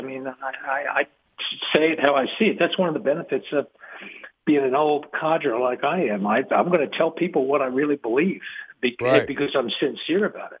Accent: New York, United States; I'm from New York originally, about 40 miles out on the North Shore of Long Island.

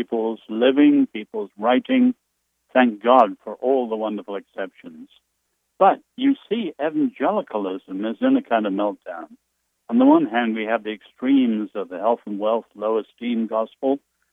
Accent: England, United Kingdom; now in United States; Yes, I'm English.

